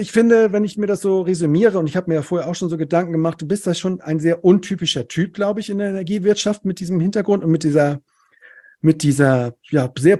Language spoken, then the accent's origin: German; Cologne, North Rhine-Westphalia, Germany; Ich komme aus dem Rheinland, aus Köln. Ich bin ja hier in Köln.